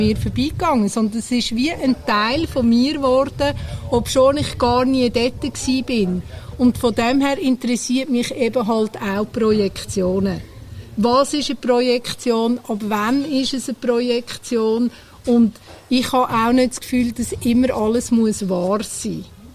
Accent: Zurich, Switzerland; also born or lived in Bernese Oberland; ich bin im Zürich-Oberland aufgewachsen und ich habe 19 Jahre im Berner Oberland in einem Bauernhof gelebt, also wirklich weit

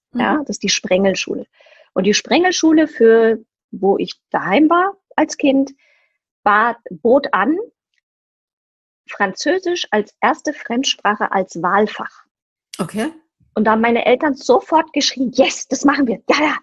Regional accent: Germany; Habe mit Englisch angefangen, hatte dann Latein, also ich war einen neusprachlichen Zug bei uns in Deutschland.

